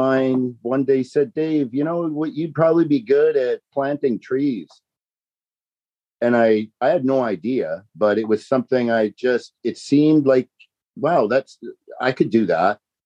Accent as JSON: {"language": "English", "town": "Winnipeg", "region": "Manitoba", "country": "Canada", "tie": "born or raised there", "said": "I grew up in Winnipeg in the Weston area. So shout out to all my Weston folks."}